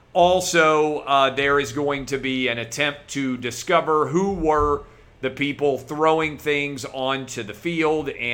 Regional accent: Nashville, Tennessee, United States; Monday Night Football in my hometown of Nashville.

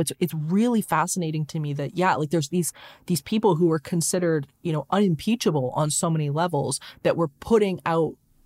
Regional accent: Leduc, Alberta, Canada; born there; I was born in Leduc, Alberta, which is at the time is extremely small town, and everybody knows your business. Everybody knows everybody.

